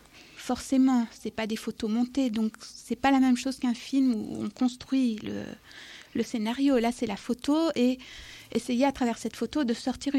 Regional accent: Cambodia; En partie du Cambodge. Et j'ai aussi beaucoup vécu dans les pays arabes, je parle la langue

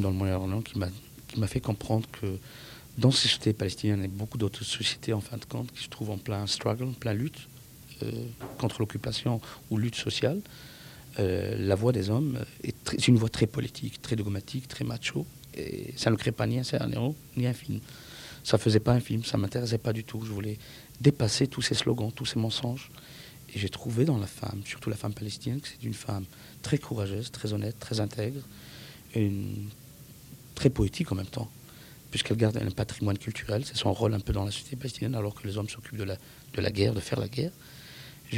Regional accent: Morocco; born there; je suis né au Maroc, donc ça m'a permis d'avoir ces sensibilités culturelles dans la musique

